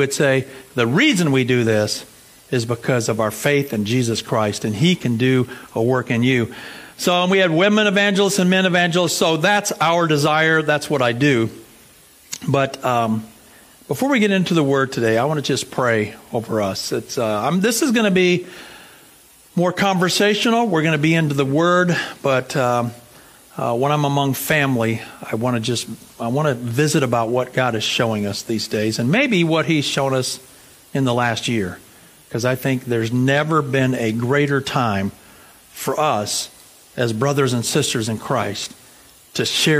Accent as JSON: {"language": "English", "town": "Shelby", "region": "North Carolina", "country": "United States", "tie": "born or raised there", "said": "I grew up in North Carolina, in southern part of the United States, Shelby, North Carolina, so a little west of Charlotte."}